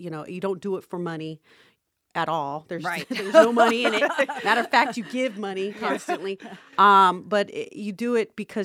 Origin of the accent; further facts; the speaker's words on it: Las Vegas, Nevada, United States; You know, I grew up in Las Vegas, and so this community is very near and dear to my heart.